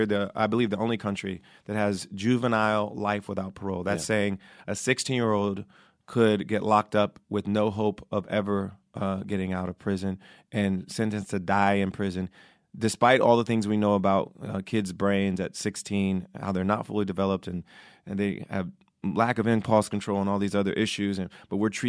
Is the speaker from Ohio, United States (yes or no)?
yes; Ohio, United States; also born or lived in New York; now in California, United States; I used to vote in New York, and I'm from Ohio originally.